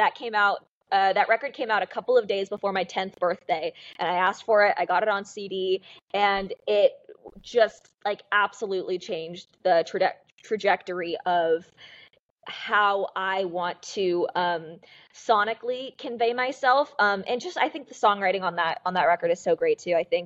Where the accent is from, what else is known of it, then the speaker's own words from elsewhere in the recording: Seattle, Washington, United States; now in Nashville, United States; I'm a 21-year-old pop rock artist. I live in Nashville right now, but I'm from Seattle, Washington. I moved here about 2 weeks before the pandemic hit